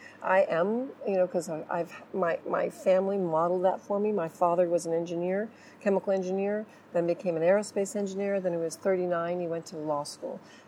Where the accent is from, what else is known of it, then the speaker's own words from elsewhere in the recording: California, United States; moved away; I'm American, I'm a networker. And what happened is I come from California, Silicon Valley